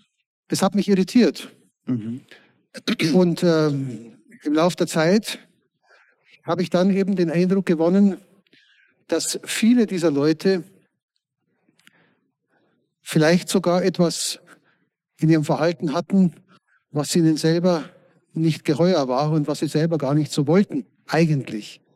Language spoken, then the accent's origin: German; Kelheim, Bavaria, Germany; ich habe das zum Beispiel als Jugendlicher in Kelheim erlebt